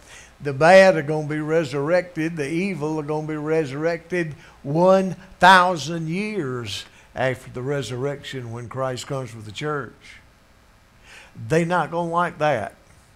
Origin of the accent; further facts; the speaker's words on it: Greenville, South Carolina, United States; I'm from Greenville, South Carolina, which is on the news because of the debate last night.